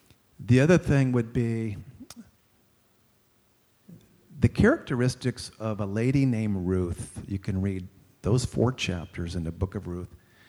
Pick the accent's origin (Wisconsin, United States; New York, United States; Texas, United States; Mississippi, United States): Texas, United States; Houston; yeah, I'm from Houston, Texas, and the crowd would go crazy.